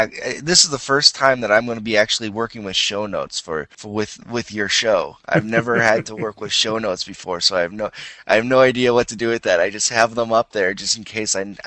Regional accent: South Dakota, United States; I grew up in South Dakota, real rural community, so I didn't get a lot of slang.

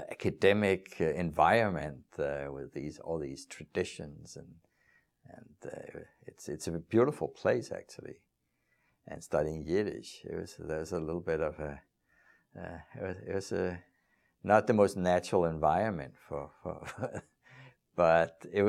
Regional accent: Copenhagen, Capital Region of Denmark, Denmark; English is a second language; I grew up in Copenhagen in Northern Europe, and I didn't know anything about Eastern European Jews.

